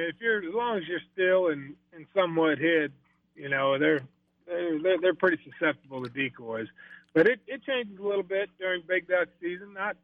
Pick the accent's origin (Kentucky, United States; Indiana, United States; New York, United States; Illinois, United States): Illinois, United States; But my grandfather had a couple duck clubs growing up on the Illinois River, and my uncle actually managed a couple refuges in Illinois.